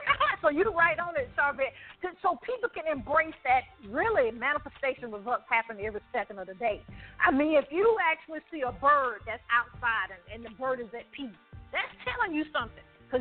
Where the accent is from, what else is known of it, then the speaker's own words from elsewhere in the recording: Birmingham, Alabama, United States; My parents, we grew up in Birmingham, Alabama, and we know of all the history that was in Birmingham, Alabama.